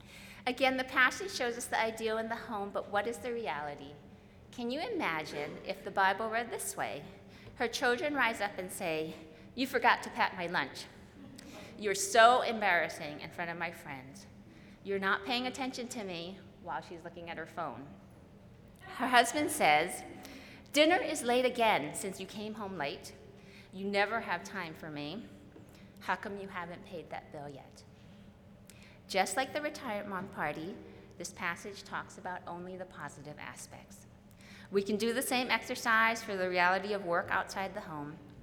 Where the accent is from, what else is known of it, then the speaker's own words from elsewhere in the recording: Hawaii, United States; Growing up in Hawaii, when I came to the mainland, I struggled with answering the question, "How are you?"